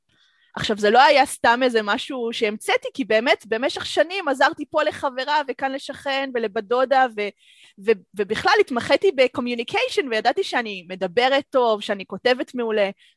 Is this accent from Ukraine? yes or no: no; Melbourne, Victoria, Australia; also born or lived in Israel / United States; אז אני ישראלית, נולדתי בארץ, אבל גדלתי בכל מיני מקומות בעולם. בגיל 5 עברנו לארצות הברית, בגיל 8 חזרנו לארץ, ובגיל 12 עברנו לאוסטרליה. גדלתי בעיקר באוסטרליה, פה באוסטרליה במלבורן